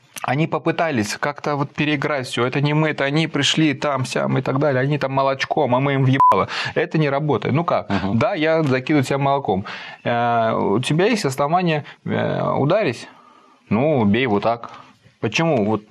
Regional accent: Moscow, Russia; Вот я москвич, я считаю, что вы неправильно себя ведете.

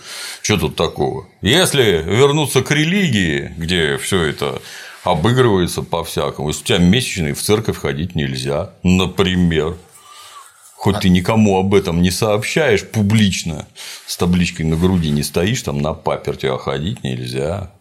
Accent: Novgorod Oblast, Russia; Я эти бляхи в детстве в Новгородской губернии просто тоннами собирал.

